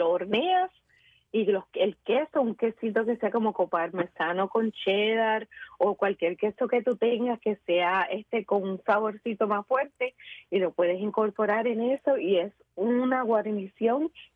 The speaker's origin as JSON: {"language": "Spanish", "country": "Puerto Rico", "said": "Mira, yo soy de Puerto Rico"}